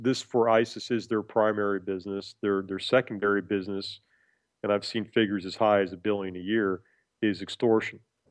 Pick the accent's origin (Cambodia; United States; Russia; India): United States; That's easy for me as an American.